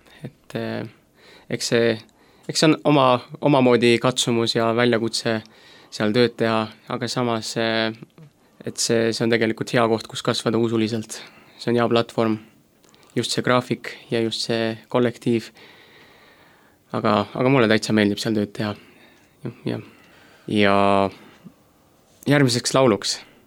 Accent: Koeru, Järva County, Estonia; Ja, me oleme mõlemad pärit Koerust.

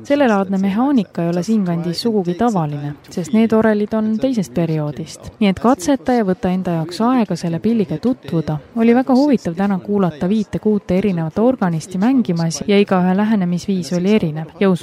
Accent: Wallonia, Belgium; Estonian is a second language; olen ise ka pärit väikeselt maalt. Olen pärit saksakeelsest vähemusest Belgias. Meid on vaid 70 000 inimest, kes seal saksakeelt räägivad.

